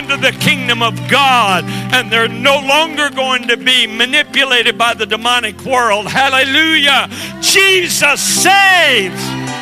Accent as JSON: {"language": "English", "town": "Monterey", "region": "California", "country": "United States", "tie": "born there", "said": "I was born in California, in Monterey, California, 1951, for such a time as this."}